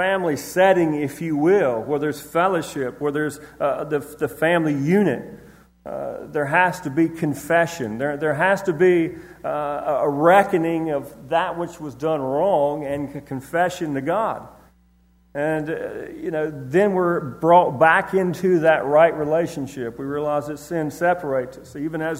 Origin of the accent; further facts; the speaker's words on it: United States; I'm an American, right? I'm part of this nation.